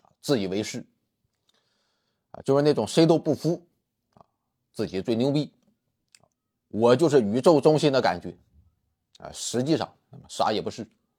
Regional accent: China; 对于我们中国人来讲

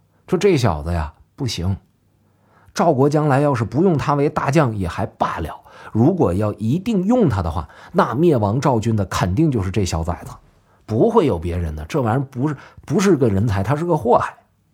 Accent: Northeast China, China; accent: Northeastern; 我们东北话咖了

